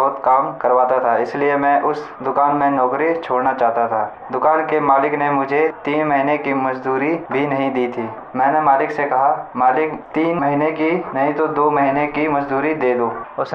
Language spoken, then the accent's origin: Hindi; Uttarakhand, India; now in Delhi, India; मैं बदरपुर में रहता हूँ और मैं उत्तरांचल का रहने वाला हूँ।